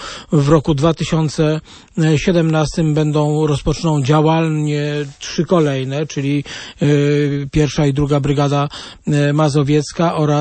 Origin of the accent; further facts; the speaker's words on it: Radom, Masovian Voivodeship, Poland; w Radomiu, skąd pochodzę